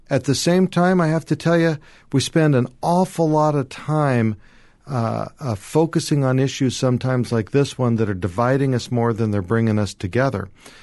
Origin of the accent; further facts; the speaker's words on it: Oregon, United States; I grew up in Northwest Oregon. My wife grew up in Northwest Oregon. We raised our family in Washington County.